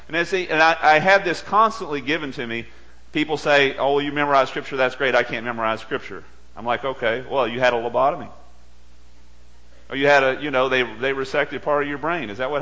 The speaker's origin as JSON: {"language": "English", "region": "Texas", "country": "United States", "tie": "born or raised there", "said": "I remember growing up in East Texas. And we lived in a rural community at that time."}